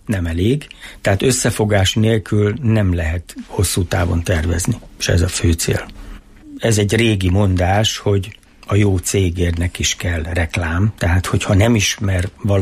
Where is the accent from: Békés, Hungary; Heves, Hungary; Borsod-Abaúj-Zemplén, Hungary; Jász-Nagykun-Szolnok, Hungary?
Borsod-Abaúj-Zemplén, Hungary; Miskolc; Miskolcon születtem, ez nyilvánvaló, de külvárosi gyerekként.